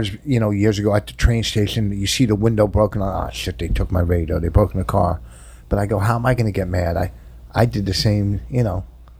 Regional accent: East Coast, United States; You could tell I was from the East Coast because I'm sitting on the beach with fucking jeans and a fucking T-shirt.

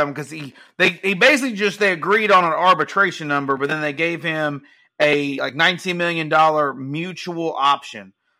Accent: Kentucky, United States; cause like, so I live in Kentucky, where I'm from Kentucky.

